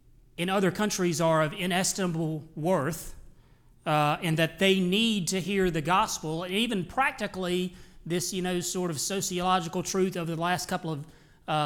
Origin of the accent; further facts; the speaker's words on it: Mississippi, United States; Now, I'm from South Mississippi, so for the first 2 decades of my life, I knew William Carey as nothing more than a little Baptist college